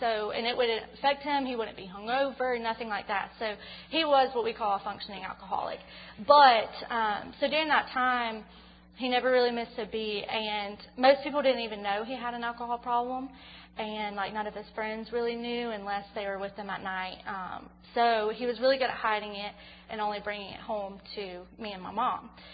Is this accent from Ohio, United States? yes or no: no; Montgomery, Alabama, United States; So, anyways, I grew up in Montgomery. I was an only child